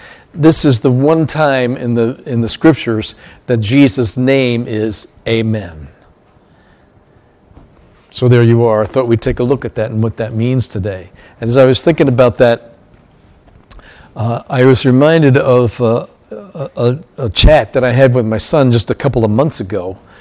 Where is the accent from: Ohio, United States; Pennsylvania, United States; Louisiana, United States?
Pennsylvania, United States; Diocese of Pennsylvania, which is where both Carol and I grew up and where we had served for a lot of years in one church there.